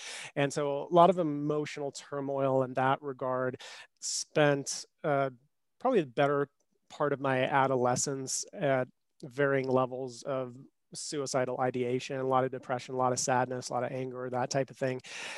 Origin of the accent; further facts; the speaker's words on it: Colorado, United States; So I, as you said, grew up here in Colorado